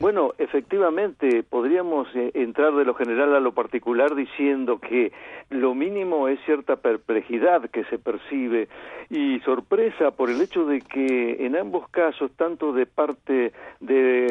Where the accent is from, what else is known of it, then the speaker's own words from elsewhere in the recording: Argentina; Y como argentino, y con tantos casos que he visto con el paso de los años